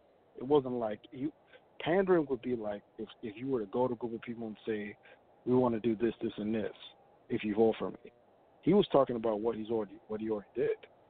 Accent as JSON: {"language": "English", "town": "Minneapolis", "region": "Minnesota", "country": "United States", "said": "I'm from Minneapolis."}